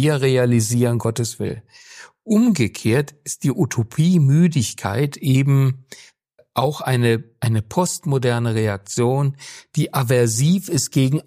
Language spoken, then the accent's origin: German; Baden-Württemberg, Germany; ich komme ja aus Württemberg